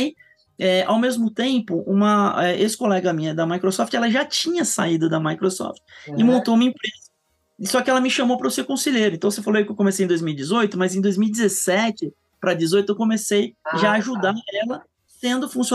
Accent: São Paulo, Brazil; moved away as an adult; now in Curitiba, Brazil; Eu sou de São Paulo, mas aí faz 16 anos que eu moro em Curitiba. Eu vim por causa da Microsoft e da minha esposa, que é curitibana

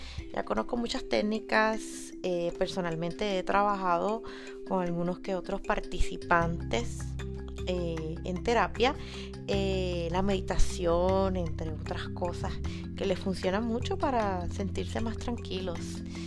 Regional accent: Trujillo Alto, Puerto Rico; Nací en Puerto Rico, en el pueblo de Trujillo Alto. Allí con mi mamá y mis familiares, sobre todo con mi abuela materna

